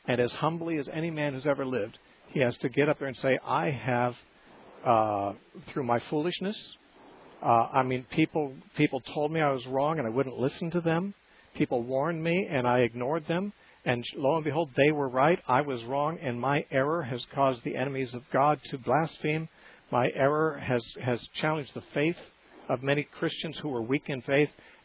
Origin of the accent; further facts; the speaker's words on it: Santa Cruz, California, United States; our next call is Gabriel from Santa Cruz, California, my hometown.